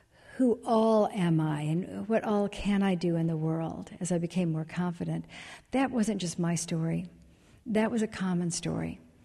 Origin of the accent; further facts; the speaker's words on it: Dallas, Texas, United States; born there; I was born in 1950 in Dallas, and people think of me now as being from this very wealthy oil and gas family.